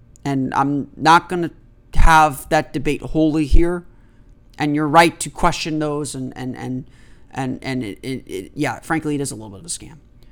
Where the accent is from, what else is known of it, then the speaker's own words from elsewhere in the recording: Orlando, Florida, United States; Orlando has grown. And, you know, I talk a lot about this. It's my hometown. It's a city I love.